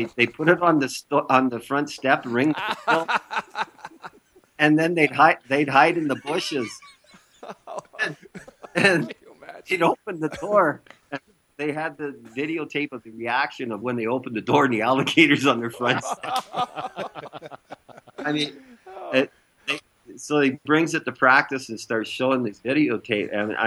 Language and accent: English; Canada; it's just like something out of the movies that growing up in Canada, you'd only see on TV.